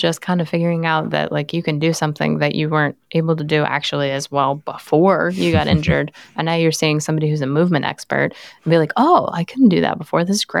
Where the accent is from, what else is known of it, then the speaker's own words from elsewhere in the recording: Denver, Colorado, United States; I grew up in Denver, so if the Broncos were playing, that's what was on TV.